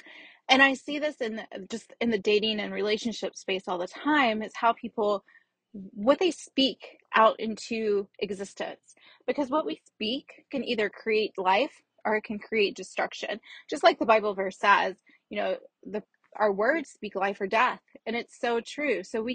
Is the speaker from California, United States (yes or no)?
no; Louisville, Kentucky, United States; And my hometown it's a smaller city. It's Louisville, Kentucky, or Louisville for those who are not from there.